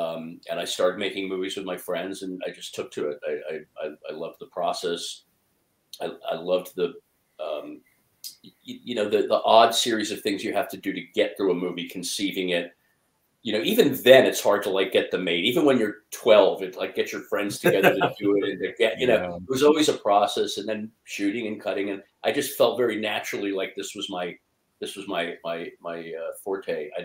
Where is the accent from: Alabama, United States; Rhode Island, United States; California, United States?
California, United States; Los Angeles; also born or lived in New York; Yeah, when I was growing up, we're from New York, but we moved to L.A. when I was a kid, and Los Angeles television in the 70s.